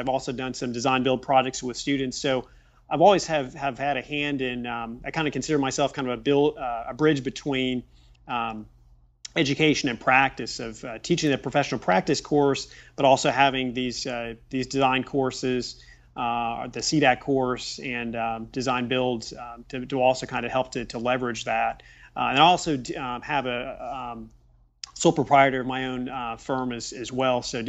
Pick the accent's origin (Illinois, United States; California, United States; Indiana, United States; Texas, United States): Indiana, United States; Richmond; just growing up in Richmond, Indiana, and the end of our street, they were kind of expanding the street and developing some new houses.